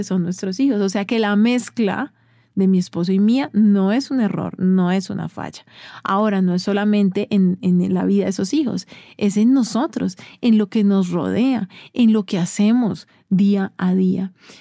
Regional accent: Cali, Valle del Cauca, Colombia; Yo soy de Cali, del Valle, ¿no? Un departamento de Colombia.

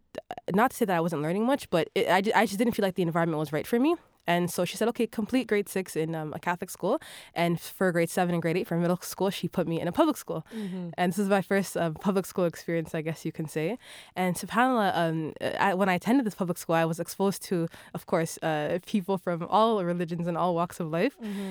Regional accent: Toronto, Ontario, Canada; also born or lived in Vancouver; I'm Ethiopian. I grew up in Toronto. I grew up an Orthodox Christian. I went to Catholic school actually for a good portion of my life.

